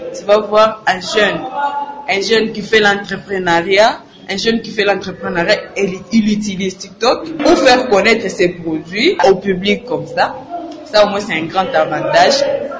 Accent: DR Congo; ici chez nous, en RDC

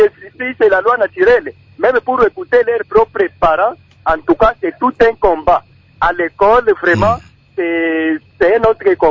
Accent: DR Congo; ici chez nous en RDC

